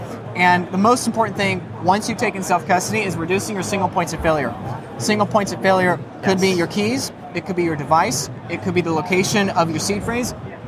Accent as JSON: {"language": "English", "region": "Michigan", "country": "United States", "said": "I'm from Michigan and, you know, so fellow, you know, purple, you know, Rust Belt state, whatever."}